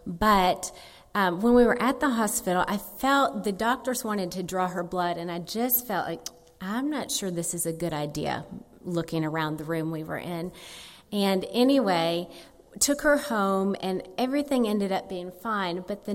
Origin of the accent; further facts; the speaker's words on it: Anderson, Ohio, United States; now in Tennessee; I grew up in Anderson, and with the exception of 3 years after graduate school, I came back and taught at Cincinnati Hills. I've not been back since. I've mostly been in Tennessee.